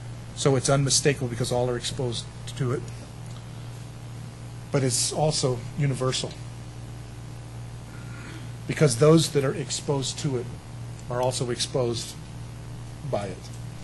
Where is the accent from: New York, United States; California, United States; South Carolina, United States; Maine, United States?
California, United States; also born or lived in Denver, United States; It's happening in California, my home state. I was born in Denver, but you get the idea. I grew up in there, right?